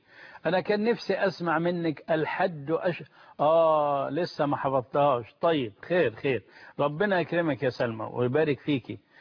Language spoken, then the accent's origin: Arabic; Egypt; وأسأل الله أن يبارك في بلدنا مصر وأن يجعلها أمنا أمانا